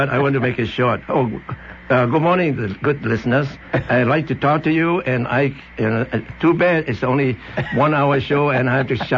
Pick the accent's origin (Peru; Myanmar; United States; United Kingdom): Myanmar; Yeah, I was born and raised in Burma, now called Myanmar. And I was, one time I was brought up by a very, very wealthy family